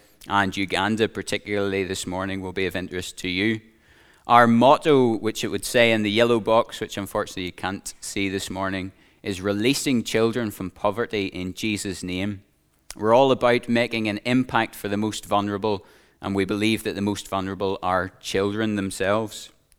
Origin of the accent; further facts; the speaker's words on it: Ballymena, Northern Ireland, United Kingdom; But I'm from a very exotic part of the world, as you can tell from my accent, from Ballymena